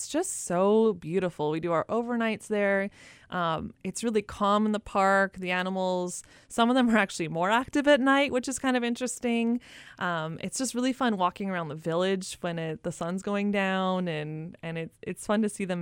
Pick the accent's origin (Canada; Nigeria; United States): Canada; I'm Canadian. It's 18 years and under in Canada.